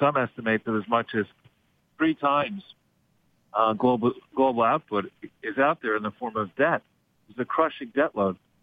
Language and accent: English; United States; not just because I'm an American